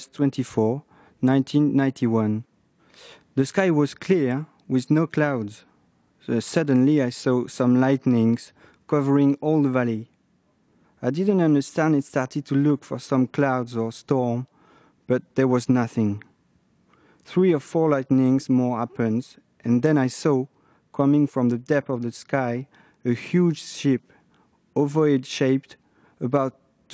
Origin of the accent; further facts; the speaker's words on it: Grasse, Provence-Alpes-Côte d'Azur, France; English is a second language; from Grasse, Côte d'Azur, France.